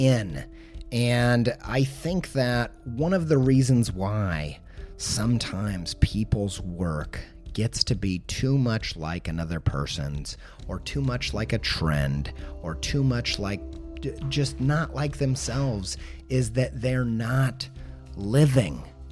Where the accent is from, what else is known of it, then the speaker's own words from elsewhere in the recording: Indiana, United States; I'm from Indiana, okay? I can't pretend that I am not.